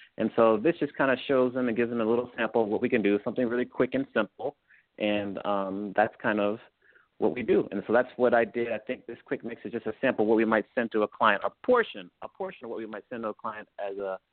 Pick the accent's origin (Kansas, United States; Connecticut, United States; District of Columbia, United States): District of Columbia, United States; Washington; So I'm from the Washington, D.C. area